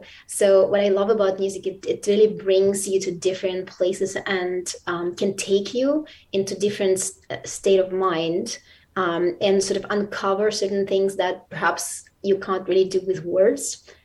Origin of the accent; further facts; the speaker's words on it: Saint Petersburg, Russia; Actually, well, it's not fashionable right now, but I grew up in St. Petersburg in Russia.